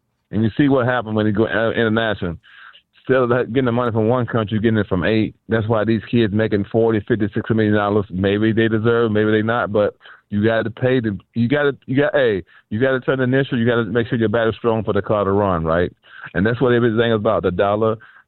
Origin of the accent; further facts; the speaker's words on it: Cleveland, Ohio, United States; So when I was growing up in Cleveland, you know, inner city of Cleveland, it wasn't the greatest time growing up.